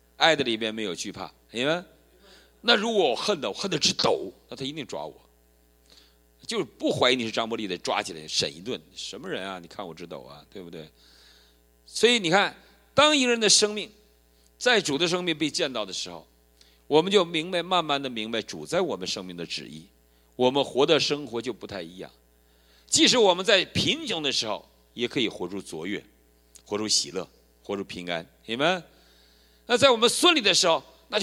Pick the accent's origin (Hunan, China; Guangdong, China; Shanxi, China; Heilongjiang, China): Heilongjiang, China; 因为我在黑龙江逃，那就是黑龙江的警察，我是黑龙江人